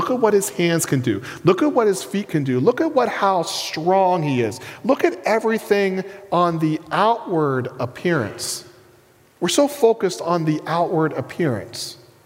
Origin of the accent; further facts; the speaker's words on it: Maine, United States; I don't know if it's because I'm a Mainer. I don't know if it's because I'm American.